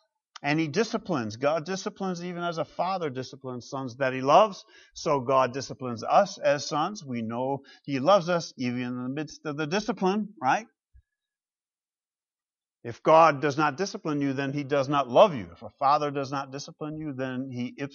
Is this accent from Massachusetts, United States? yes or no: no; Grand Rapids, Michigan, United States; Back in Grand Rapids, Michigan, my hometown. As kids, my brother and I were charged with keeping the driveway clear of snow for Dad so that he could get out and go to work.